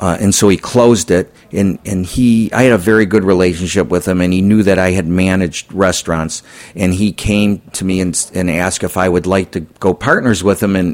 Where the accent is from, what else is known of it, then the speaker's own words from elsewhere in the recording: Detroit, Michigan, United States; And he grew up in Chicago, and I grew up in Detroit. And back then, in our neighborhoods and all the neighborhoods around you, there was a delicatessen.